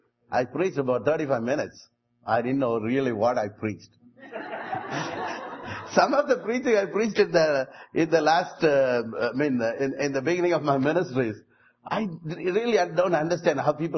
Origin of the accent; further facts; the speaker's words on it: South India, India; I'm an evangelist. I'm from South India.